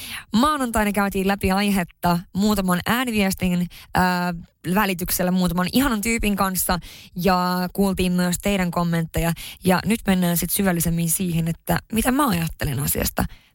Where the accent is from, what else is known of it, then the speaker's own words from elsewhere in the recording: Haparanda, Norrbotten County, Sweden; mä oon pohjoisesta kotoisin, tarkemmin Haaparannasta. Siellä siis asuu se joku, mitä, 10-15 000 ihmistä. Ja siellä on kuitenkin asunut siihen lukiovuosiin saakka